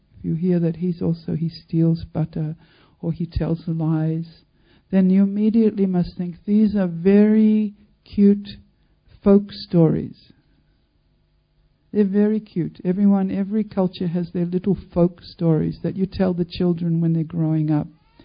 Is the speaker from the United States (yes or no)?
no; Australia; I am an Australian